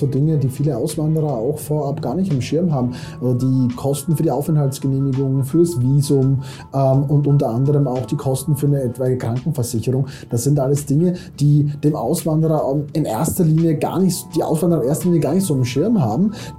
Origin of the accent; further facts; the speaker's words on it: Austria; moved away as an adult; now in Pattaya, Thailand; ich bin ursprünglich aus Österreich, bin 35 Jahre alt und bin Geschäftsführer und Inhaber der FS Consulting Company Limited in Pattaya, Thailand